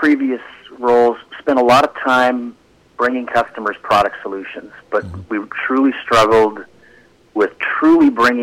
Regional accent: Vancouver, British Columbia, Canada; I am, exactly. I'm originally from Vancouver.

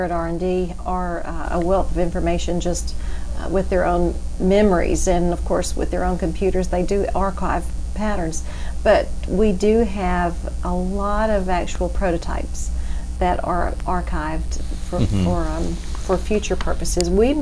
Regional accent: Dalton, Georgia, United States; You know, I grew up in Dalton, Georgia

